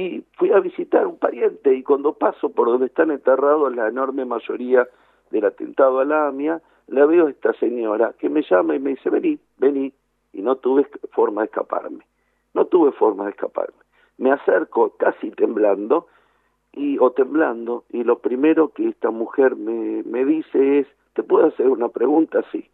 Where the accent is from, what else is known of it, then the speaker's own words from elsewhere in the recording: Argentina; me enorgullece como argentino, me enorgullece como judío, pero por sobre todo como ser humano